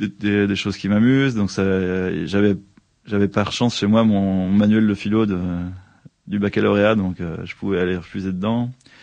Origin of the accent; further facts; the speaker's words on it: France; Même si je suis ici depuis longtemps, je suis français et on m'a trop nourri de ça en France.